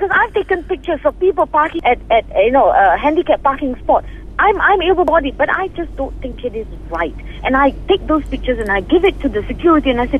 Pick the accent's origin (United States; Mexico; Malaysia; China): Malaysia; Okay, I love myself as a Malaysian.